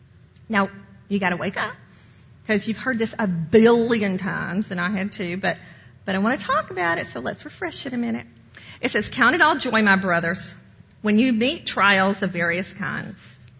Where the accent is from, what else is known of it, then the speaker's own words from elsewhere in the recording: Appalachia, United States; I grew up in Appalachia, and we hold our grievances into your children and to your grandchildren.